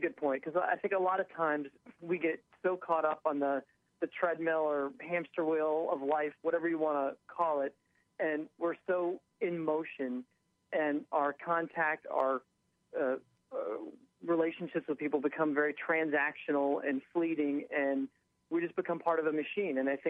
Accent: Jersey City, New Jersey, United States; even though I'm not that far away because I'm from Jersey City

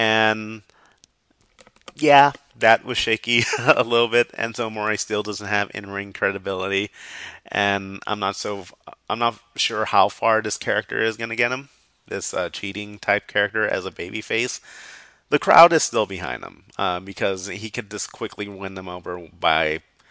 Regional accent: California, United States; now in Northern California, United States; I actually wasn't in SoCal this past weekend due to me living in NorCal now, but my hometown's SoCal, so I know how hot it gets. And I know how hot Reseda slash Northridge can get.

